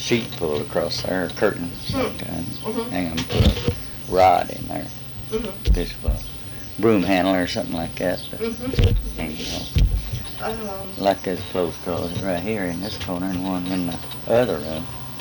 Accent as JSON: {"language": "English", "town": "Gainesville", "region": "Texas", "country": "United States", "tie": "born or raised there", "said": "Oh, yeah. Yeah, well, that's my hometown."}